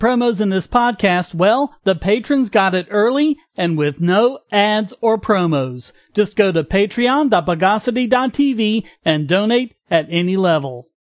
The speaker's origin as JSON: {"language": "English", "region": "North Carolina", "country": "United States", "said": "And it also looks like my home state of North Carolina just took the first baby step towards legalizing medical marijuana."}